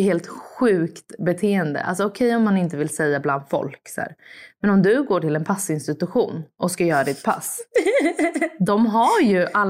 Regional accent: Sweden; Men nu äter jag ju middag 6. Jag är svensk.

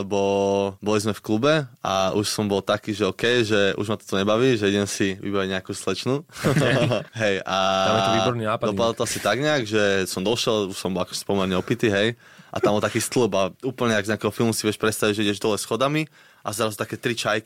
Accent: Bratislava, Bratislava Region, Slovakia; Som zo Záhorskej Bystrici.

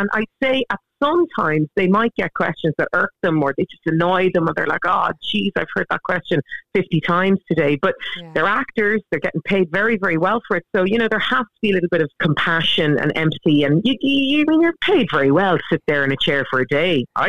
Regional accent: Ireland; I'm over from Ireland.

